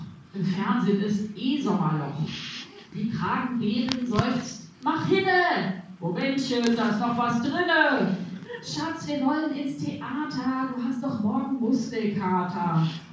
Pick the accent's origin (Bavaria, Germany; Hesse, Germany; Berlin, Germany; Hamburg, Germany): Hamburg, Germany; ich bin ja Hamburgerin